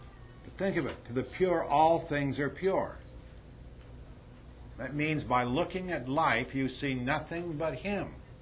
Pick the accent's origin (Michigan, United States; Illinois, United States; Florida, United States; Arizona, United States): Arizona, United States; And around where I grew up in Arizona, gold was these little nuggets